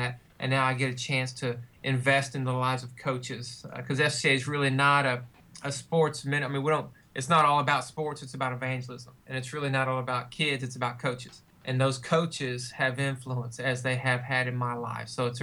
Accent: Pasadena, Texas, United States; Yes. I grew up in Pasadena, Texas. Went to Sam Rayburn High School.

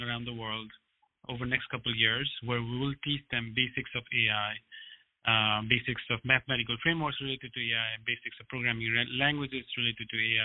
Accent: Nepal; also born or lived in United States; I grew up in Nepal where there are not a lot of education opportunities.

